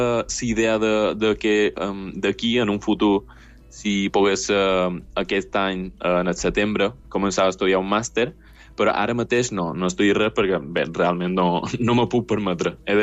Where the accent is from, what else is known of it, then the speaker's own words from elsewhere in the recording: Palma, Balearic Islands, Spain; now in Dublin, Ireland; jo que som de Palma, sí, més o menys és una ciutat grossa de Palma, el que no tan grossa com Dublín, no tan urbana, no tan internacional